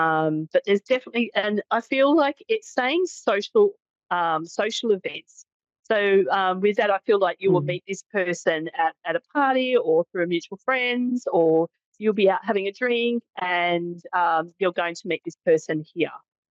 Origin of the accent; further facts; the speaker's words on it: Australia; I'm from Australia.